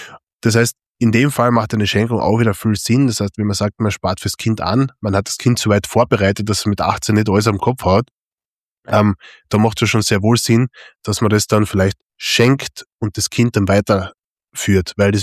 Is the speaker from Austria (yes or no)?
yes; Austria; bei uns in Österreich gibt es ja leider kein Kinderdepot, ne?